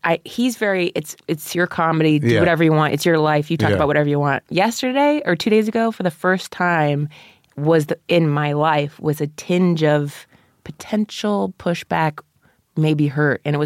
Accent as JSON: {"language": "English", "town": "Dayton", "region": "Ohio", "country": "United States", "tie": "born or raised there", "said": "And I personally loved my hometown. I grew up in Dayton, Ohio, southwest quarter."}